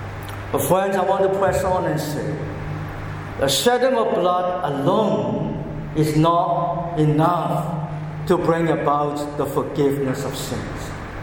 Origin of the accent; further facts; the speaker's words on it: Hong Kong; English is a second language; As you know, English is my second language, and I'm still struggling to pronounce every English word correctly and to write every piece of little things correctly. I remember as a child I was learning preposition in my school in Hong Kong